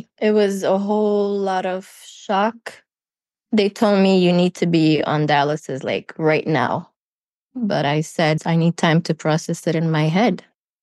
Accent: Saudi Arabia; moved away; So I grew up in Saudi Arabia. I was there for my more than 20 years.

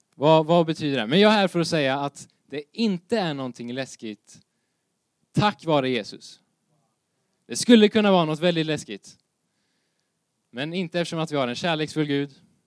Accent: Linköping, Östergötland, Sweden; now in Nässjö, Sweden; Jag kommer som sagt ifrån Linköping. Jag bor som sagt i Nässjö

